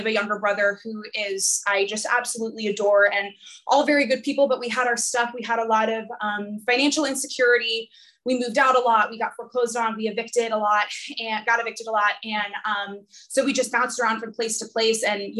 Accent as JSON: {"language": "English", "town": "Silver Spring", "region": "Maryland", "country": "United States", "said": "So I am from Silver Spring, Maryland, right outside DC. And that was, it was just such a great place to grow up."}